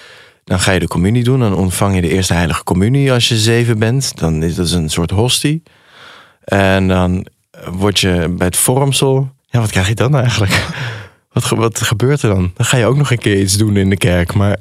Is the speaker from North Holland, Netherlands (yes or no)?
no; Limburg, Netherlands; Ik kom uit Zuid-Limburg. Daar ben ik geboren in een klein dorpje.